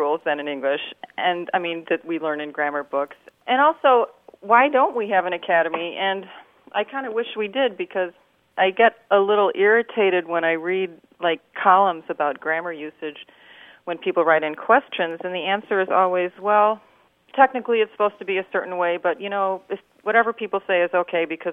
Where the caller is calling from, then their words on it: Zion, Illinois, United States; I'm calling from Zion, Illinois.